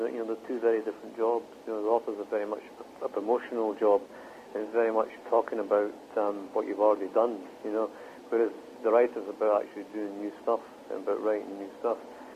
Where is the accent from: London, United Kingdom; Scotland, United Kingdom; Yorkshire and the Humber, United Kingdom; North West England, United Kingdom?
Scotland, United Kingdom; Leith; also born or lived in Muirhouse; everybody where I grew up in Leith and in Muirhouse and the schemes, they could just chat and talk and tell tales for ages.